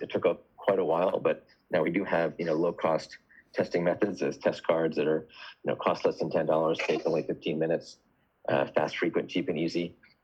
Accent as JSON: {"language": "English", "region": "London", "country": "United Kingdom", "tie": "born there", "said": "I'm the only one without a cool British accent, even though I was born in London."}